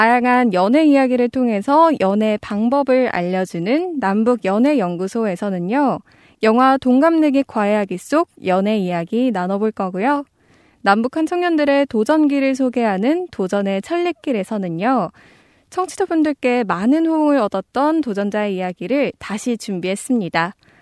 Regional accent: Seoul, South Korea

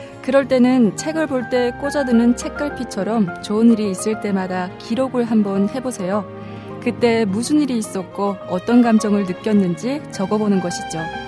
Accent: Musan, North Hamgyong, North Korea; now in South Korea; 저는 똑소리 나는 무산 여자

